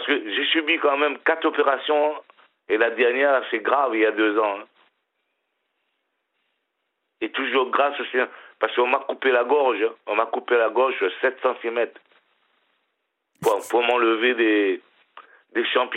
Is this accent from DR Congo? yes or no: no; Réunion, France; parce que je suis réunionnais, je parle créole aussi, hein.